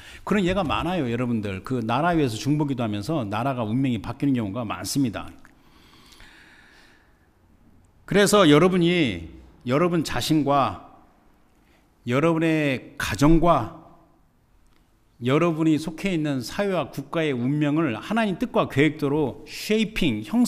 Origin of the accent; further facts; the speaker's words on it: South Korea; born there; 저는 태생이 한국 사람이고